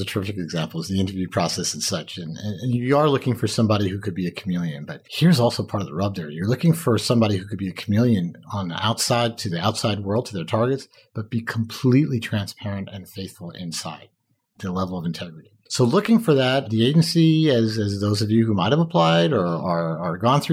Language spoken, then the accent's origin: English; Westchester, New York, United States; I don't bribe people. I grew up in Westchester.